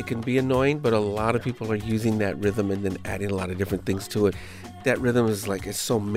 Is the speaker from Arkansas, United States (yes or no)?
no; California, United States; Well, I'm from California, so I brought a California band to remind me of the warm Central California sun.